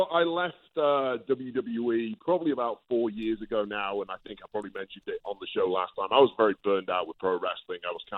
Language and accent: English; England, United Kingdom; now in Los Angeles, United States; I mean, I'm an Englishman. I like the cold. I like the rain. I moved out here with the girlfriend